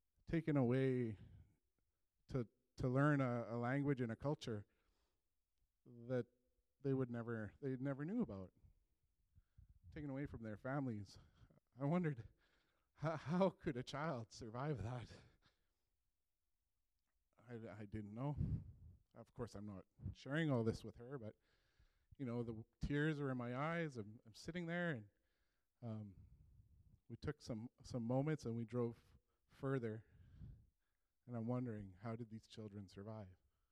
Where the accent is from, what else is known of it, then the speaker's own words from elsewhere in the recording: Fort Frances, Ontario, Canada; And I am from Fort Frances, Ontario. It is a part of Anishinaabe, Salto Ojibwe homeland where Treaty 3 was negotiated